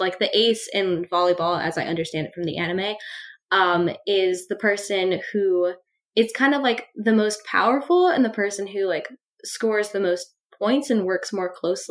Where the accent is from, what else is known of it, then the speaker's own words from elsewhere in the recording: San Diego, California, United States; I'm from California, born and raised. I'm actually from like Southern California. I'm from San Diego.